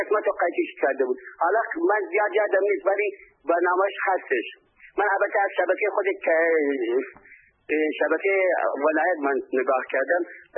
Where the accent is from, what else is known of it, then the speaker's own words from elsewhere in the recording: Iran; من به عنوان یک ایرانی ایرانی هم افتخار میکنم